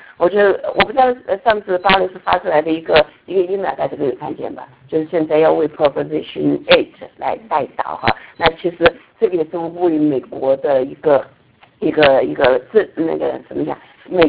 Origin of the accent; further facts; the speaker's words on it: China; 我自己觉得我们是中国人哈